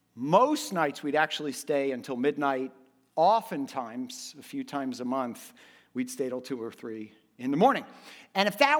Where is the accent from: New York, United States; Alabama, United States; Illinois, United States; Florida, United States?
Florida, United States; Miami; I got another job, and it was back home. I'm from Miami. It was back home.